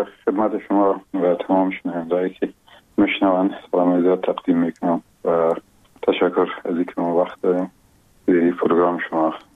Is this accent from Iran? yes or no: no; Afghanistan; born or raised there